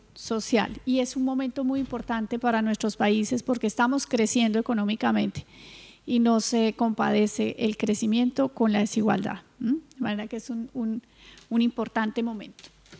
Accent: Colombia; yo soy colombiana de nacionalidad

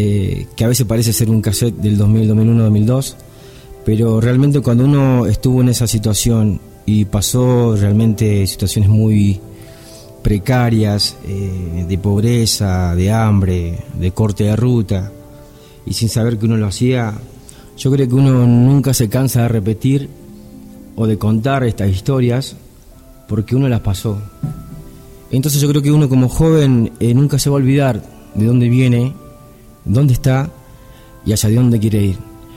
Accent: Argentina; no solamente nos ha pasado a nosotros como argentinos

